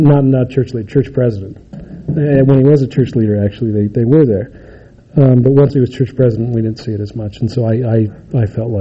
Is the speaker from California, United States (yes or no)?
no; Utah, United States; You know, I grew up in Utah County